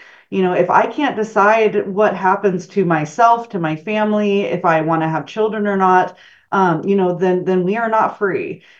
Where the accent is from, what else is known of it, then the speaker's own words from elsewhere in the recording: Montana, United States; I'm a fifth generation Montana kid. So I grew up here, you know, and growing up in Montana, I remember my grandparents saying, live and let live.